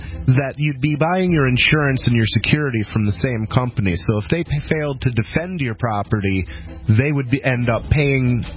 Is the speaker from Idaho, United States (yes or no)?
no; Ann Arbor, Michigan, United States; I'm from Ann Arbor, which is just a little bit outside Detroit.